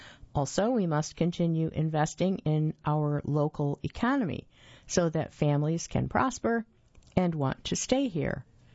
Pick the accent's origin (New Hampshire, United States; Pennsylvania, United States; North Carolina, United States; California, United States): North Carolina, United States; Greensboro; I was born and raised in Greensboro before joining the Marines